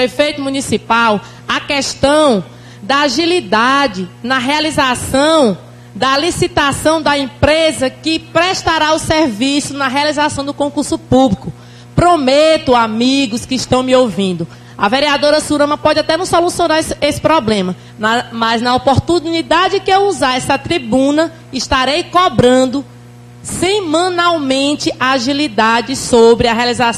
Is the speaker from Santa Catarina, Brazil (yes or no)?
no; São João dos Patos, Maranhão, Brazil; de São João dos Patos, a minha terra